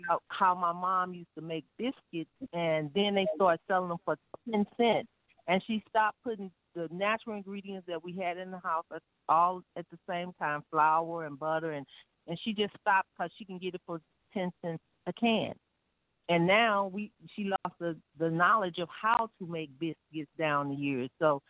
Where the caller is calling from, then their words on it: St. Louis, Missouri, United States; I'm calling from St. Louis, Missouri.